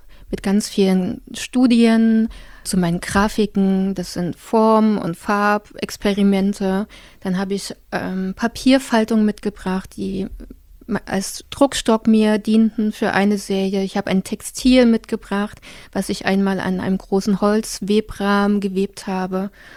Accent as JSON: {"language": "German", "region": "Saxony", "country": "Germany", "moved": "yes", "lives_now": "Halle, Germany", "said": "Ich lebe und arbeite in Halle. Ursprünglich komme ich aber aus der Oberlausitz, aus Sachsen. In der Nähe von Bautzen liegt das und ich bin 41 Jahre alt."}